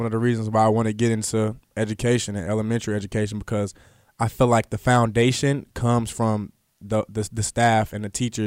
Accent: Chicago, Illinois, United States; growing up in Englewood, Chicago, I mean, I've had certain instances where I've been in the wrong place at the wrong time.

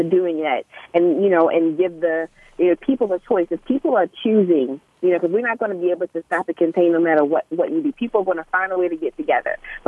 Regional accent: Baltimore, Maryland, United States; Yeah, so I am a Baltimore native. I'm born and bred in Baltimore. I'm an educator in Baltimore

